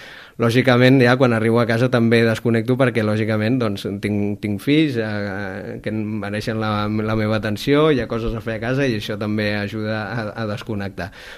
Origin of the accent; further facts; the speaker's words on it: Sant Andreu de la Barca, Catalonia, Spain; els dos som baixobregatins, jo soc de Sant Andreu de la Barca